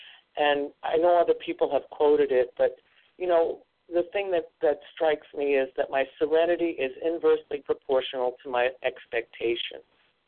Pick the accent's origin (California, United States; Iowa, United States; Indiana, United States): Iowa, United States; I'm from Iowa, and I am a grateful recovered compulsive overeater.